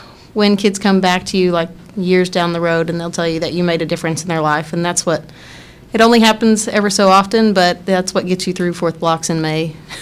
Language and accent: English; Knoxville, Tennessee, United States; I grew up right here in Knoxville, born and raised. I went to Powell.